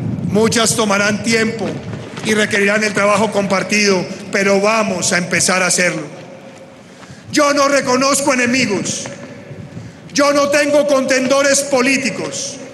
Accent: Colombia; Yo, como un colombiano más, he estado recorriendo durante varios años el territorio

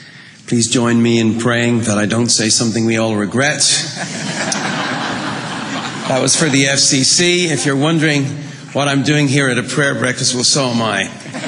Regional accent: Ireland; but be warned, I am Irish.

